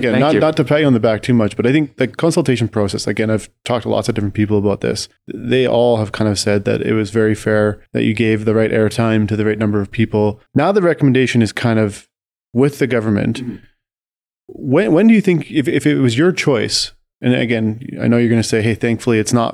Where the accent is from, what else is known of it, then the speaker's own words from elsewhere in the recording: Canada; And as a Canadian, as someone who's working in banking, I'm extremely grateful